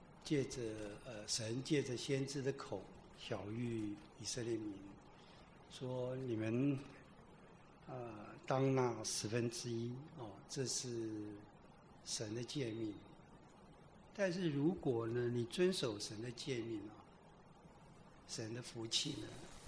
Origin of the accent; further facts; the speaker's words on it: Su'ao, Yilan County, Taiwan; 我那时候出生在苏澳， 那我每天在小的时候常在想，这个台北不晓得长什么样子